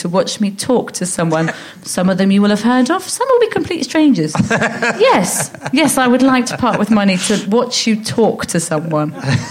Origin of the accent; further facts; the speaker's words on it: Ealing, London, United Kingdom; Yeah, Ealing Broadway. So when the tube says, this train terminates at Ealing Broadway, yeah. I go, home.